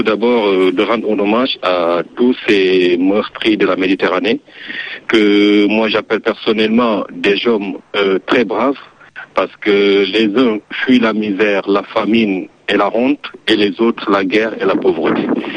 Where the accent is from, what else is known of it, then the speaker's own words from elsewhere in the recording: Dara Djolof, Louga, Senegal; moved away; de mon village natal de Dara Djolof où je suis né